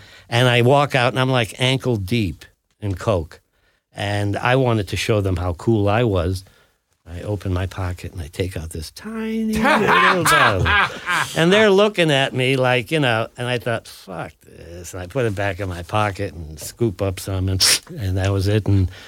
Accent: Ohio, United States; And I'm this guy from Ohio.

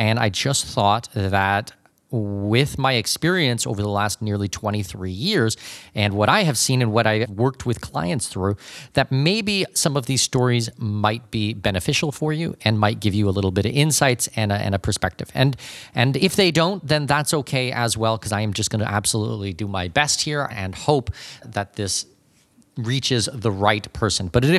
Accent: Canada; I am not an American citizen myself. I'm Canadian

